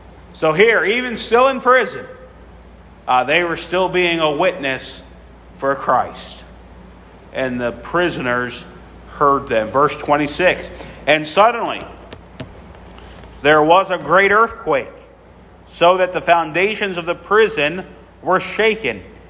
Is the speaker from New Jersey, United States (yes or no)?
no; Philadelphia, Pennsylvania, United States; Growing up in South Philly, we had a very heavily populated Roman Catholic population.